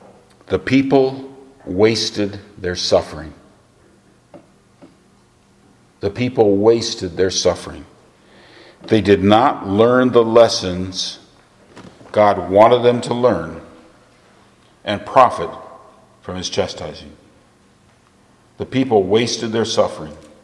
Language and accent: English; United States; I'm an American. I have to vote in November.